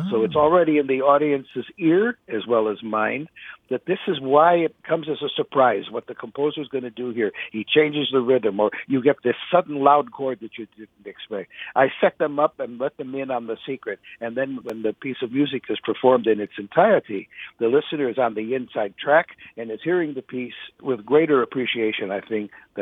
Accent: Chicago, Illinois, United States; Yeah, my father was a string bass player. Mm. I grew up in Chicago, and he was in the Chicago Symphony Orchestra

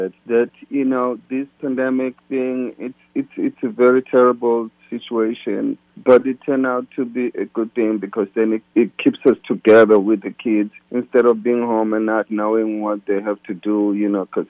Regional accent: South Africa; moved away; I came from South Africa where things were difficult, but because I love the music, I kept playing the music until I was given a chance to see the world.

